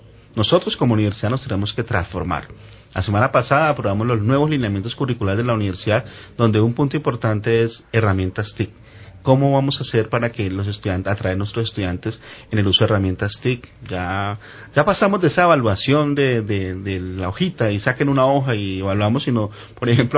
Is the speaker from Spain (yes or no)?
no; Tolima, Colombia; soy tolimense. Y no solamente tolimense por la música y por el hecho de haber nacido en el Tolima, sino identificarnos regionalmente.